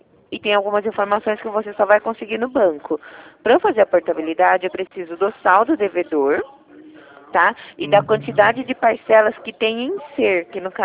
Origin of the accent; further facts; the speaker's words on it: Jundiaí, São Paulo, Brazil; Não, eu sou de Jundiaí